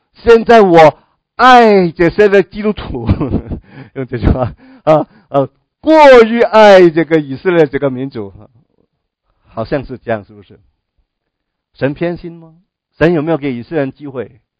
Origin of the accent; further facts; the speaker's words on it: China; 我们中国人挺不错的嘛，我们人口也是挺多，你看我们几千年的历史有那么多优秀的人